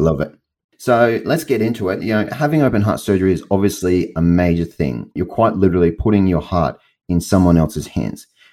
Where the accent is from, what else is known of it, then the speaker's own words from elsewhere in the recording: Queensland, Australia; I'm a sunny Queensland bo